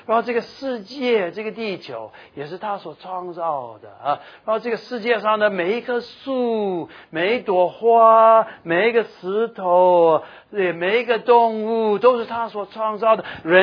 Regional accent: United States; 这里我不算，你们才算是老外啊！我是老美。

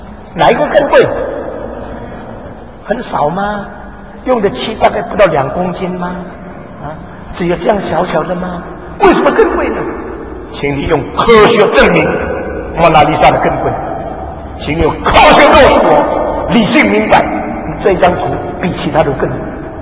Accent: China; 我们中国人这一百年来有个错误的观念

